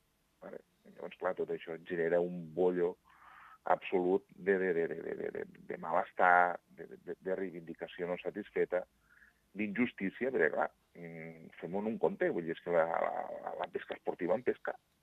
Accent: La Ràpita, Catalonia, Spain; El meu poble, a la Ràpita, no és autoritzat per a descàrrega de la pesca de la tonyina roja

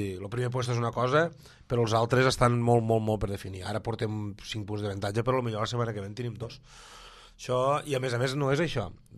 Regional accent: L'Ametlla de Mar, Catalonia, Spain; tot i que sóc de la Cala i tota la vida he jugat aquí

